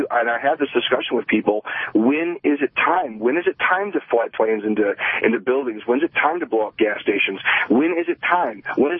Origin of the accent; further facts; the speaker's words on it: Detroit, Michigan, United States; I've all these years growing up in Detroit and listening to Peter and then listening to you, I've never called